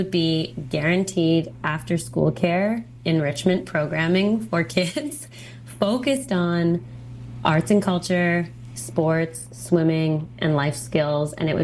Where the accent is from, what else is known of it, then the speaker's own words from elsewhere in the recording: British Columbia, Canada; There's so much water here. That's what we do for recreation as British Columbians.